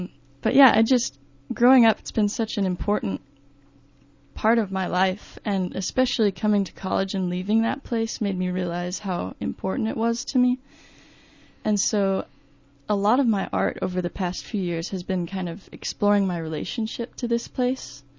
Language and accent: English; Texas, United States; Yeah, I grew up in West Texas. It's not very populated at all. It's a really sparsely populated region because it's pretty harsh desert ecosystem out there.